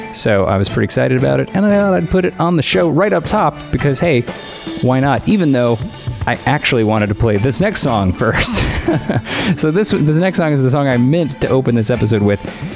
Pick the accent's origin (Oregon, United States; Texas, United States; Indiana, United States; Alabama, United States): Texas, United States; Dallas; Which is funny, because I grew up in Dallas, and … is a hometown boy, apparently, from Dallas.